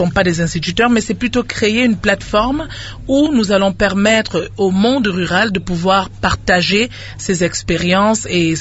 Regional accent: DR Congo; en tant que Congolais vivant au Congo, à aimer le pays.

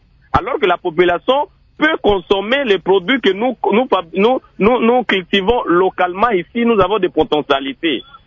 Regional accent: Mbandaka, Équateur, DR Congo; Je vous assure que si vous venez chez moi en Bandaka, vous allez trouver des rizières ici.

